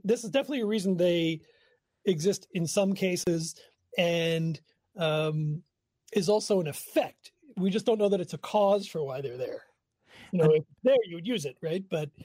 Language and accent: English; New York City, New York, United States; now in Milwaukee, United States; Yeah, you know, I grew up in New York City and I never saw one. So when I moved to Milwaukee and we moved into my grandparents' house